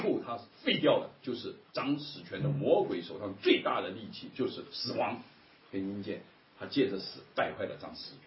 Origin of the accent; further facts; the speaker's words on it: China; 我们中国人说这个吃饭是大事